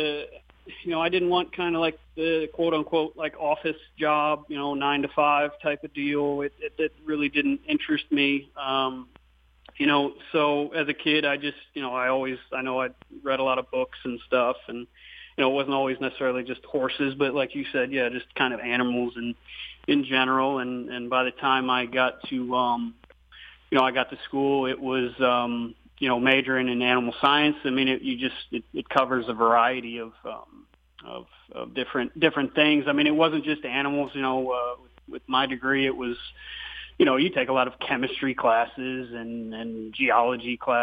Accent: Medina, Ohio, United States; Especially, I mean, I'm from just south of Cleveland. I'm from Medina, Ohio, technically.

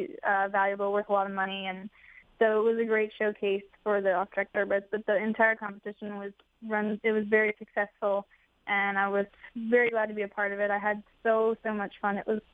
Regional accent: Mendham, New Jersey, United States; born there; I was born in Medham, New Jersey, and I was born accidentally at my grandmother's house.

